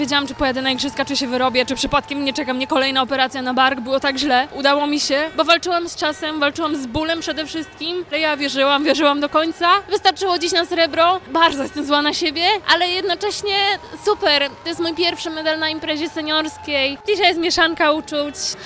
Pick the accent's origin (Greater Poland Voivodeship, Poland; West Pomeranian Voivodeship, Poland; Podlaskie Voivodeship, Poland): Podlaskie Voivodeship, Poland; Oczywiście pochodzę z przepięknych terenów. Dzięki wspaniałym ludziom, których mam wokół, dzięki swojej rodzinie, dzięki przyjaciołom, dzięki kibicom właśnie ze swojej pięknej Suwalszczyzny, Sejneńszczyzny, z całego województwa podlaskiego